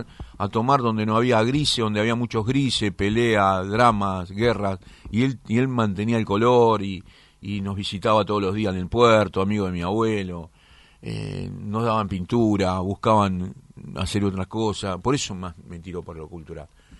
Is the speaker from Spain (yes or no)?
no; La Boca, Buenos Aires, Argentina; nosotros, lo que somos de la Boca.